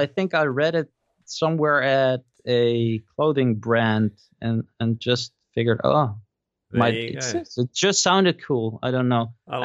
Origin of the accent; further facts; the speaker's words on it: Amsterdam, North Holland, Netherlands; English is a second language; No, it's not. I'm from Holland, from Amsterdam.